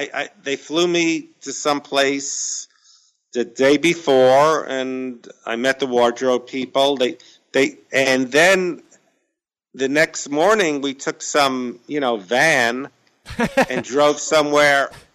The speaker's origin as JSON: {"language": "English", "town": "Brooklyn", "region": "New York", "country": "United States", "said": "Yeah, well, I'm from Brooklyn, New York."}